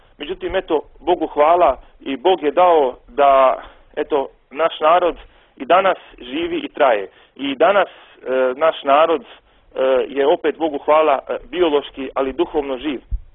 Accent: Bosanska Krajina, Bosnia & Herzegovina; born there; na sve nas koji smo rođeni tamo u Bosanskoj Krajini

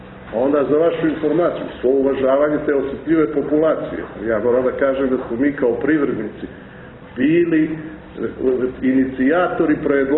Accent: Montenegro; Postoji jedan štampač kod nas u Crnoj Gori

